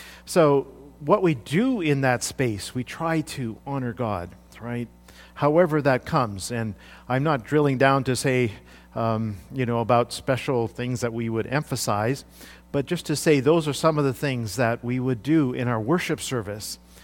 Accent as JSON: {"language": "English", "country": "India", "tie": "born or raised there", "said": "When I was growing up in India, in the villages, we would sit down on a floor and worship on the floor."}